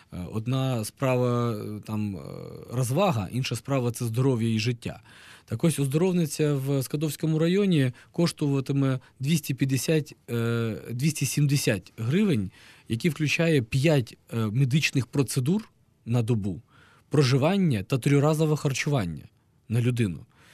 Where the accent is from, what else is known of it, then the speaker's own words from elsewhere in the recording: Crimea, Ukraine; можна порівнювати навіть з моїм рідним Кримом